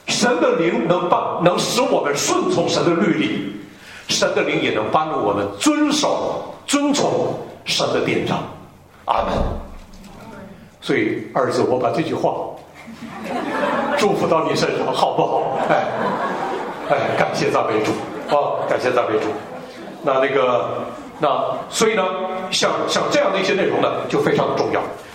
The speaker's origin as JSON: {"language": "Chinese", "town": "Fushun", "region": "Liaoning", "country": "China", "tie": "born or raised there", "said": "但是我在小的时候在抚顺上学的时候，小学曾经组织我们去过辽宁抚顺，就是我那个城市的西露天煤矿旁边"}